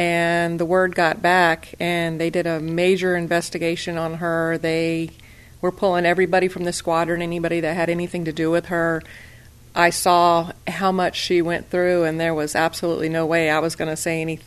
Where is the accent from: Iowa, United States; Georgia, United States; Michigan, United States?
Georgia, United States; We're from the South in Georgia, and there's still a lot of hatred for a lot of things.